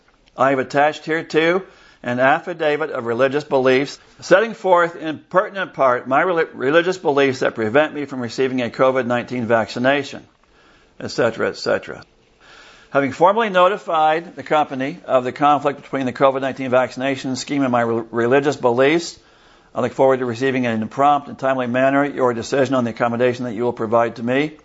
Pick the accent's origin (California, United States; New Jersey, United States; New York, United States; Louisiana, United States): California, United States; born there; I was born in California, live in Florida. I call myself a Florida citizen.